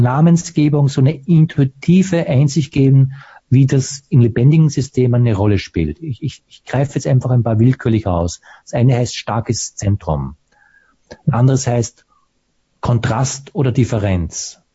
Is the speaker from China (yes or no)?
no; Austria; ich bin ja auch in Österreich aufgewachsen.